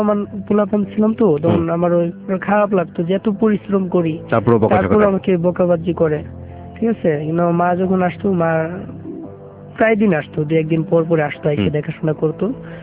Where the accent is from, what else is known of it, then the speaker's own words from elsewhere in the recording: Manikganj, Dhaka Division, Bangladesh; পরে আমি বললাম যে আমার বাড়ি মানিগঞ্জ, আমার কাছে দেখেন ইয়ার কমিশনার নাম্বার আছে।